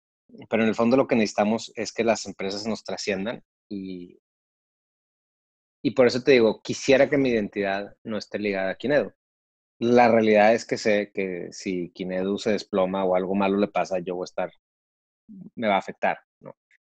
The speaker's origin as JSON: {"language": "Spanish", "country": "Mexico", "tie": "born or raised there", "said": "yo crecí en una escuela legionaria y crecí en México"}